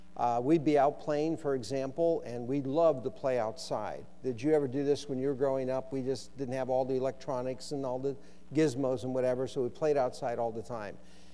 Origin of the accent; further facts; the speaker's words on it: Eastlake, Ohio, United States; being a young boy growing up in Eastlake, Ohio. And in Eastlake, Ohio, we lived a mile off Lake Erie.